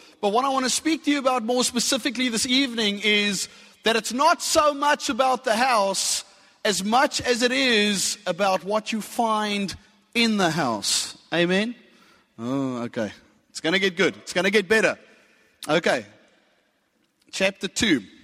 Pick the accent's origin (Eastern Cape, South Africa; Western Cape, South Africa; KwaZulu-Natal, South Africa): Western Cape, South Africa; Strand; I come from the Strand.